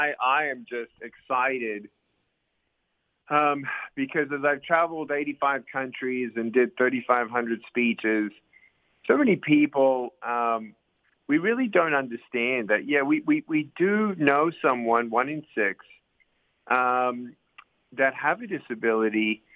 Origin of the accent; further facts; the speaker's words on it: Australia; born there; I was born in Australia with no limbs, no medical reason as to why this had happened.